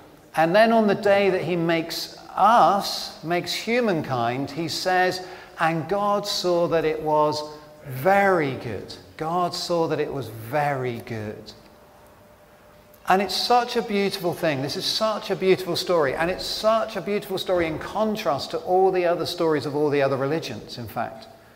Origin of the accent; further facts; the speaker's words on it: England, United Kingdom; And then, of course, we being English, we got up at 7 the following morning